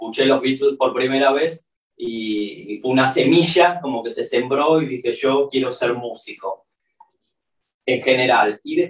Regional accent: Buenos Aires, Argentina; soy el bajista de la banda y el manager. Nosotros somos de Buenos Aires

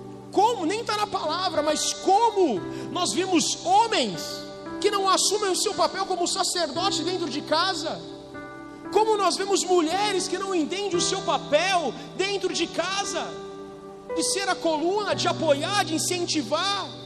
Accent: Santos, São Paulo, Brazil; Sou nascido em Santos, cresci lá e agora entra a temporada de cruzeiro marítimo.

